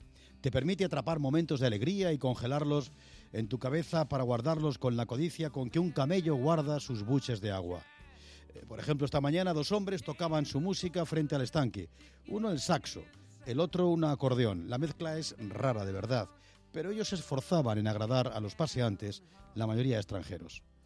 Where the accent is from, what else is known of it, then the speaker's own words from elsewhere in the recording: Madrid, Community of Madrid, Spain; Soy madrileño y tengo la suerte inmensa de pisar el Retiro todos los días.